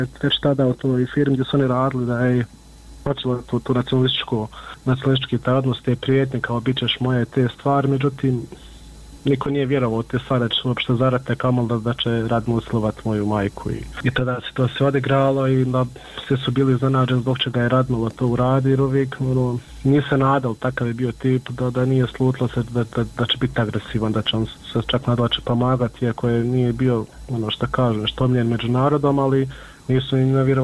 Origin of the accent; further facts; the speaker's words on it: Miljevina, Republika Srpska, Bosnia & Herzegovina; mi smo svi gore iz Miljevine.